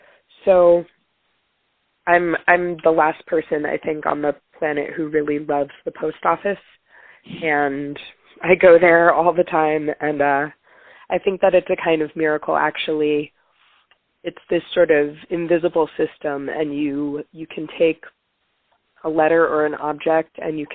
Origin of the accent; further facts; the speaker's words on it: California, United States; I grew up in California, which obviously has a huge population of Mexican heritage or Mexican people, immigrants. And so growing up in the Bay Area, I was surrounded by that culture a lot.